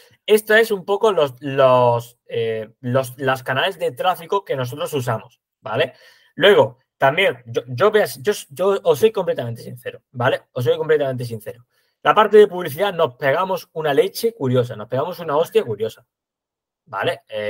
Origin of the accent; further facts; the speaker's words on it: Andalusia, Spain; yo que por ejemplo soy de Andalucía, aquí decimos una cosa